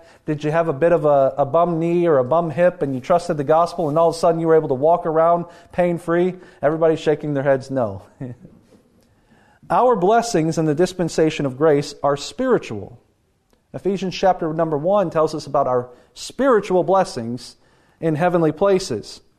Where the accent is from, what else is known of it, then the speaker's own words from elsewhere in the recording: Kentucky, United States; I come from the South. I'm from Eastern Kentucky. And in my neck of the woods, there's a lot of what you would call Pentecostal churches.